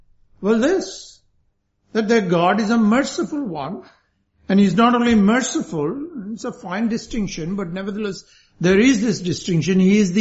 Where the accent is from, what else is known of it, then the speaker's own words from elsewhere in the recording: India; as I grew up in India, you hear this all the time.